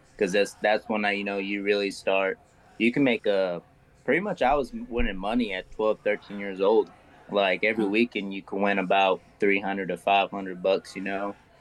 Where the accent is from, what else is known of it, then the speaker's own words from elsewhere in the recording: Seminole, Texas, United States; Yeah, so I'm from West Texas, Seminole, Texas